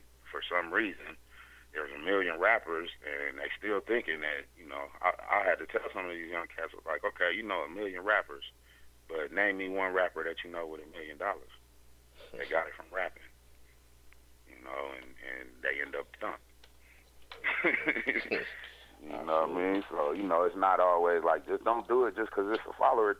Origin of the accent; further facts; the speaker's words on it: East Coast, United States; being that I grew up on the East Coast